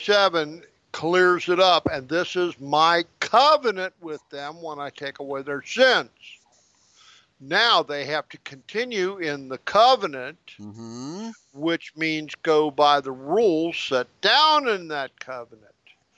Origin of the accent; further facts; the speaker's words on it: United States; I live in North America. I'm an American national, but I am an Israelite ethnically and racially.